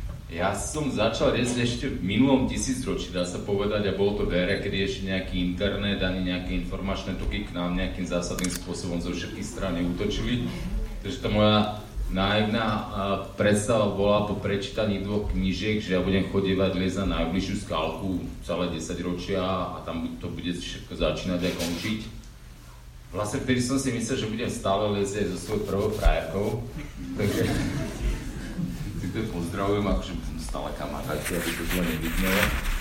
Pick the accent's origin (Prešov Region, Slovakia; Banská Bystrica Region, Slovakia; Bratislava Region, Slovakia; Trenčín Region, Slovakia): Bratislava Region, Slovakia; Pezinok; som z Pezinka, to je také malé vinárske mestečko, kúsoček od Bratislavy.